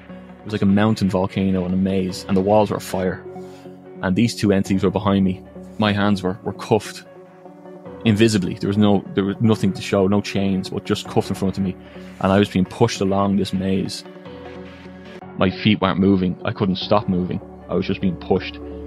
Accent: Ireland; I grew up in Catholic Ireland

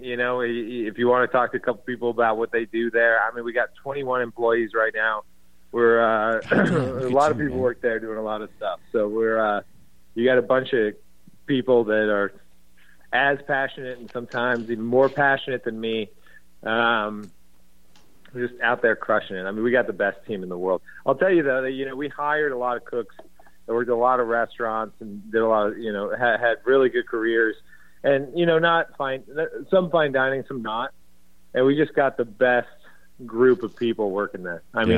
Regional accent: Milwaukee, Wisconsin, United States; also born or lived in Chicago; I'm a Midwesterner. So I lived in, you know, I grew up in Milwaukee and I lived in Chicago for a long time.

